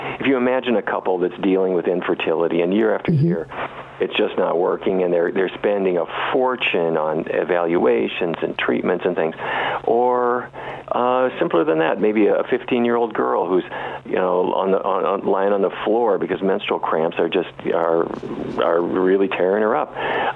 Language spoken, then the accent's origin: English; Fargo, North Dakota, United States; the truth is that I grew up in Fargo, North Dakota, and I ate all the wrong things for half my life.